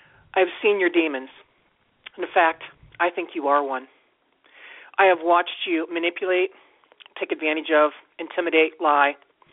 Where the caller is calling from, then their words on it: Steubenville, Ohio, United States; I'm calling from Ohio.